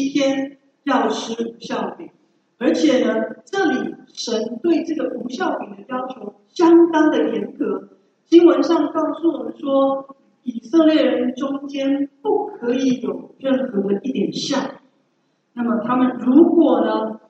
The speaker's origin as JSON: {"language": "Chinese", "country": "China", "said": "我们中国人庆祝中国新年"}